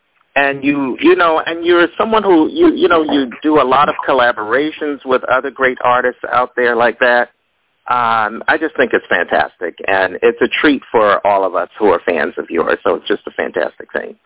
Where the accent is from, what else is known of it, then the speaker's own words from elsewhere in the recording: Ohio, United States; I know that we're from Ohio